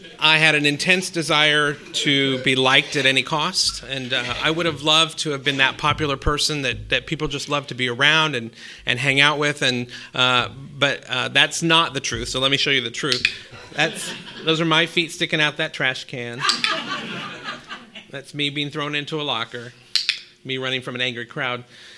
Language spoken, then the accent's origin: English; Sacramento, California, United States; Yes, growing up in Sacramento, California, my mother was an alcoholic.